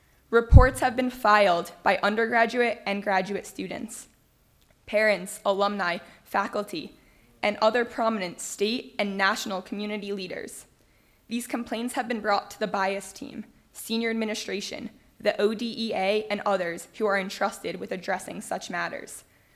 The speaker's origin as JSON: {"language": "English", "region": "New Jersey", "country": "United States", "said": "I'm a senior from New Jersey, majoring in animal sciences, minoring in social work"}